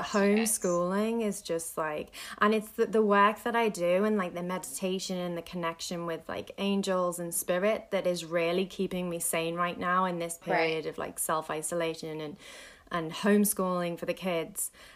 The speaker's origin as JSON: {"language": "English", "region": "England", "country": "United Kingdom", "said": "I'm originally from England and all my family is there."}